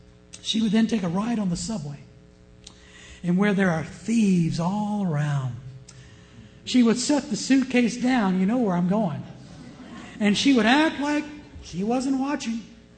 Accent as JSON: {"language": "English", "region": "Virginia", "country": "United States", "said": "I think my accent was a little thicker then because I came straight from old Virginia. Now, when I say Virginia, I don't mean upstate Virginia because that's not true Virginia. We Virginians, we always say"}